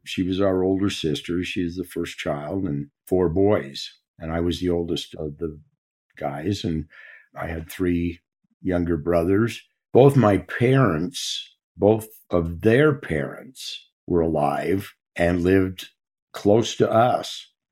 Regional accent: Provo, Utah, United States; born there; I was born on August the 31st, 1950 in Provo, Utah.

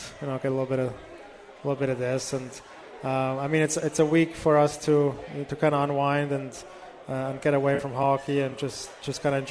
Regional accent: Switzerland; growing up in Switzerland, you're exposed to it.

